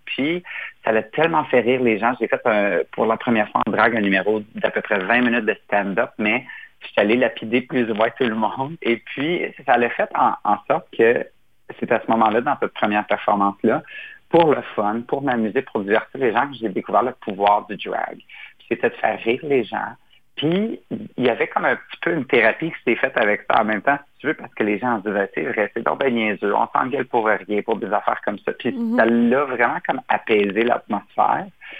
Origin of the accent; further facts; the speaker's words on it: Ontario, Canada; je veux absolument rester en Ontario, francophone, qui a toujours été ma maison, si vous voulez, même en tant que Québécois hors Québec